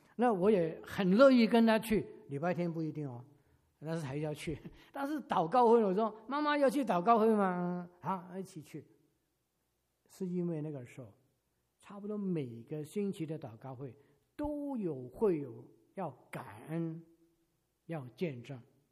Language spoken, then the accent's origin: Chinese; China; 我们中国人 吃饭的时候很会用这个五个指头啊。